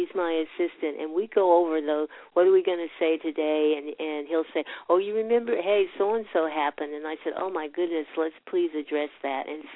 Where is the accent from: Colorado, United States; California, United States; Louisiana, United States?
California, United States; San Diego; growing up in San Diego, there were, at that time in the 50s, there were prejudices, but not blatant ones that I understood.